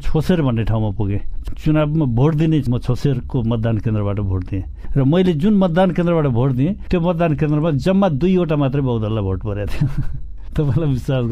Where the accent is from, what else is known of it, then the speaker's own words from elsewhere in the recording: Baglung, Gandaki Province, Nepal; म बागलुङको मान्छे हुँ